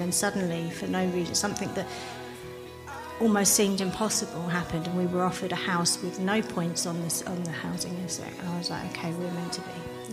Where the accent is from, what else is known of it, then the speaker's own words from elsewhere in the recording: Crawley, South East England, United Kingdom; Well, growing up, I grew up in Crawley, and my mum always had a faith, a very private faith, although non-practicing.